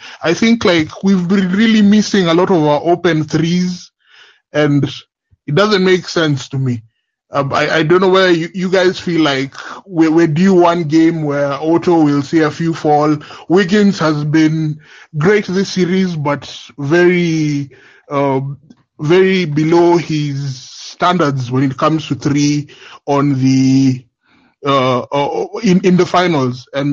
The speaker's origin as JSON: {"language": "English", "country": "Kenya", "said": "I'm from Kenya, so it's about 7 a.m. Up here."}